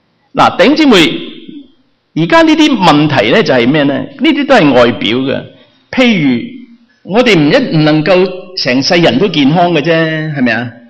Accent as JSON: {"language": "Cantonese", "country": "China", "said": "你知道我哋中国人嘅冬至系几时啊？十二月廿二，我哋中国人嘅冬至"}